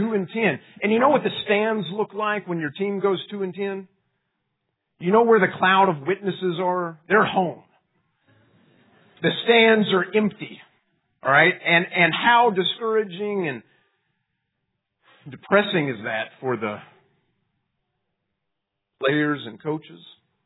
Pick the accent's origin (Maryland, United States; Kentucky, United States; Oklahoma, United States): Kentucky, United States; I told you that I'm a Kentucky fan. I'm from Kentucky, Kentucky fan.